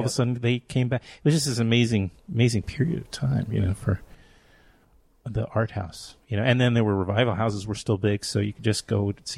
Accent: New York City, New York, United States; I grew up in New York, so albeit in Forest Hills.

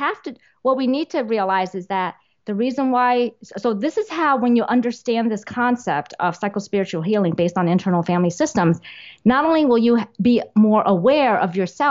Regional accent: New York, United States; I was shamed so much for being Asian as growing up in New York

